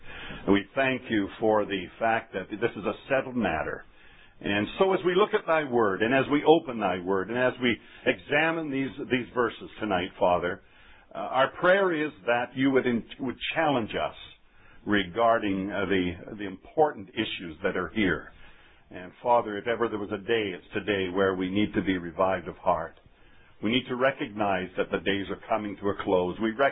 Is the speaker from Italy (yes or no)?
no; Canada; I'm not an American. I'm a Canadian, although I have Scottish roots.